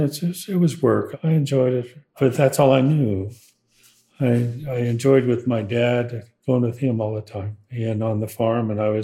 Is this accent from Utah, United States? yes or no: yes; Bicknell, Utah, United States; I was born in Slaney, Utah, but we lived in Bicknell, Utah. And my dad was a rancher, farmer, and my mother was a housewife.